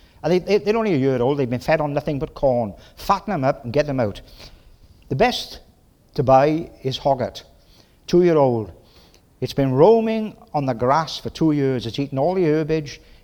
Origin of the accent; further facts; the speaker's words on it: Wales, United Kingdom; accent: Welsh; When I'm Welsh, Jewish blood, Welsh accent, and I go 100 miles an hour at sometimes.